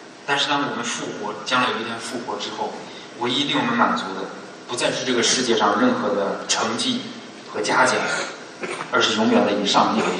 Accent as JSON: {"language": "Chinese", "country": "China", "said": "他们不是像我们中国人的坟墓是在地底下挖个坑"}